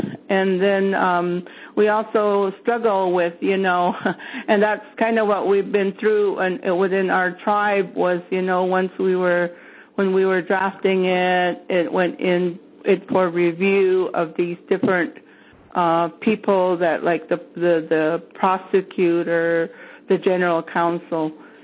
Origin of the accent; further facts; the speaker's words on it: Arizona, United States; I'm from Hopi, and we have been struggling with our elder abuse ordinance for over probably going almost on 10 years.